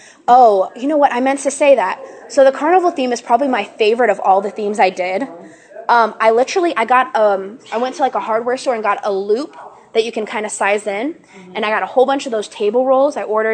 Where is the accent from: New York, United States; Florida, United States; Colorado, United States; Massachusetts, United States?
Florida, United States; Fort Myers; I'm from Fort Myers, Florida.